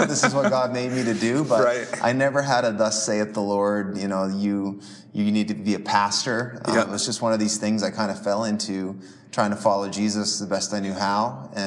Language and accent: English; Fredericton, New Brunswick, Canada; now in Saint John, Canada; I moved to St. John. I'm from Fredericton, which is about an hour north of St. John, still in New Brunswick.